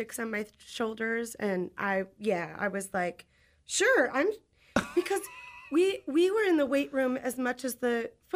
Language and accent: English; Waunakee, Wisconsin, United States; I'm from Wanakee.